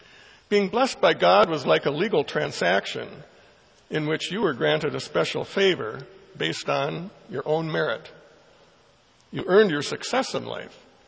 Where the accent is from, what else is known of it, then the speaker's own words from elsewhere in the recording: Duluth, Minnesota, United States; When I was growing up in Duluth in the 1950s, we were taught the Beatitudes in church.